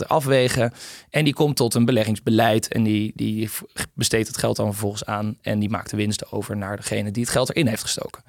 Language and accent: Dutch; Netherlands; Ik denk dat wij als Nederlanders toch van welke kant je ook bent enige trots voelen voor onze Frans Timmermans